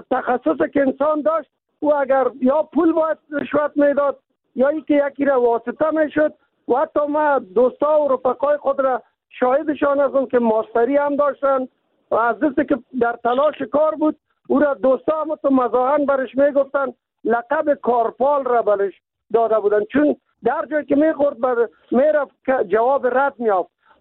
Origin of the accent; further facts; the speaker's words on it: Kabul, Afghanistan; ما از کابل هستیم